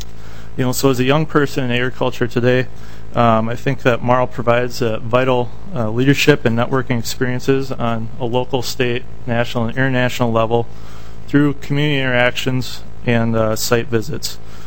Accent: Trimont, Minnesota, United States; from Trimont, and just a little bit about myself.

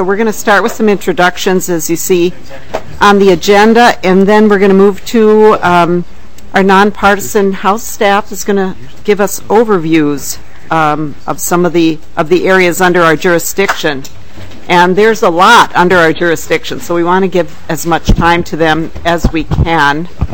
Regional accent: Rochester, United States; from Rochester

